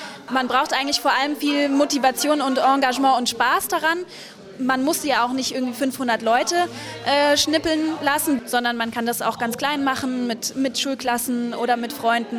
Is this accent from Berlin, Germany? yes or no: yes; Berlin, Germany; Ich komme aus Berlin